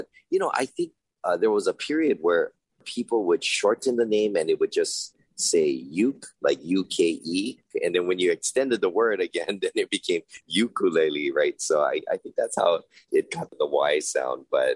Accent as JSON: {"language": "English", "region": "Hawaii", "country": "United States", "tie": "born or raised there", "said": "it's just the way I was taught, you know, like all of my teachers growing up in Hawaii, they said ukulele"}